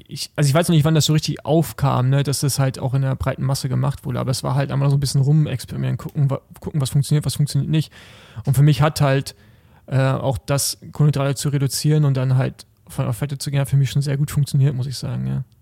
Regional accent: East Germany, Germany; Genau, also ich komme ja aus dem Osten

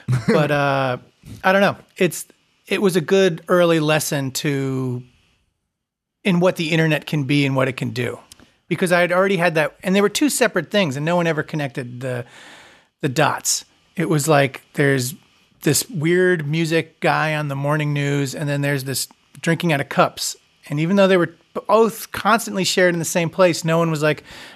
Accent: Long Island, New York, United States; And I grew up on Long Island.

